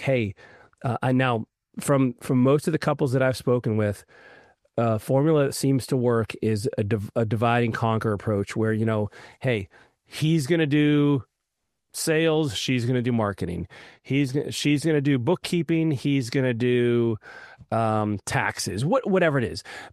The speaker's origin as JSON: {"language": "English", "town": "Raleigh", "region": "North Carolina", "country": "United States", "tie": "born or raised there", "said": "We have an upcoming Business Builder Workshop in Raleigh, North Carolina, my hometown"}